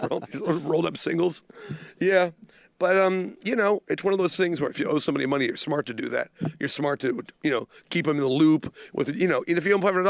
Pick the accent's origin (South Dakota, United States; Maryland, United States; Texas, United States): Maryland, United States; Baltimore; I'm from Baltimore.